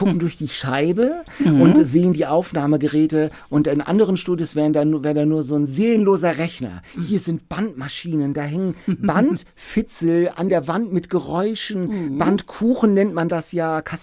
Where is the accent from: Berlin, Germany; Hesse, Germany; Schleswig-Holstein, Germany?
Schleswig-Holstein, Germany; Lübeck; Wir kommen ja beide sozusagen aus Lübeck.